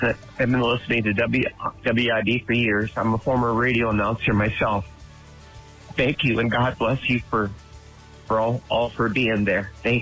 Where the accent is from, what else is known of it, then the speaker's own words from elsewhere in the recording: Hawkins, Wisconsin, United States; I'm from Hawkins